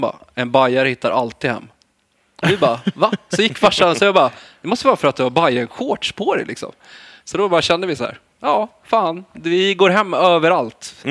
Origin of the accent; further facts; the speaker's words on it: Örebro, Örebro County, Sweden; born there; Jag är faktiskt född i Örebro.